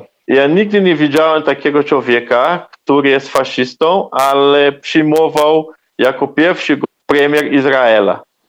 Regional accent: Porto Alegre, Rio Grande do Sul, Brazil; Porto Alegre jest stolicą Rio Grande do Sul, gdzie też jest znana jako stolica gaúchos. Czyli gauchos z południa Brazylii, ludność, do której należy. A także jestem polonusem, ponieważ pochodzę z polskiej rodziny, która dawno temu emigrowała do Brazylii.

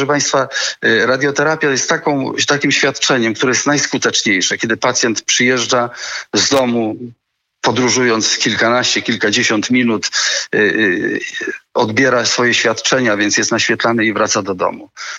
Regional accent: Lower Silesian Voivodeship, Poland; w Zgorzelcu i w regionie, z którego pochodzę, więc z tego fragmentu Dolnego Śląska

